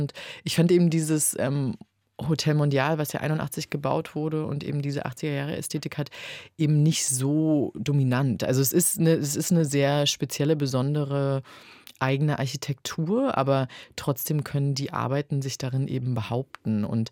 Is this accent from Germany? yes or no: yes; Berlin, Germany; Also ich komme ja auch aus Berlin und ich habe eben auch im Stadtraum viel gearbeitet.